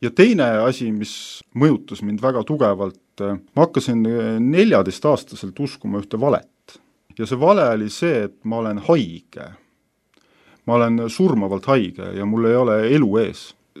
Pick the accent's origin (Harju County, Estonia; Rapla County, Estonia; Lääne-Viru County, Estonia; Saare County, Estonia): Lääne-Viru County, Estonia; Avispea; Ma olen pärit sellisest väiksest külakesest, nagu Avispea küla, väike Maarja külje all, seal ma olen sündinud, kasvanud ja siia maani päris palju aega, eriti suvel veedan.